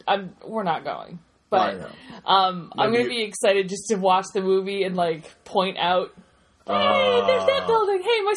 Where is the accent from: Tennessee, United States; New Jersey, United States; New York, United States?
New York, United States; Rochester; The Amazing Spider-Man 2 will be filming in my hometown, Rochester, New York.